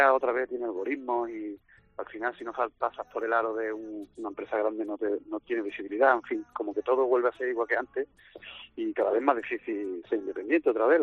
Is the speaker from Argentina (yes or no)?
no; La Línea de la Concepción, Andalusia, Spain; also born or lived in Seville; ya te digo, estuve 10 años en Sevilla viviendo y siendo yo de la línea, y que estoy muy orgulloso de mi pueblo, que no se me malinterprete.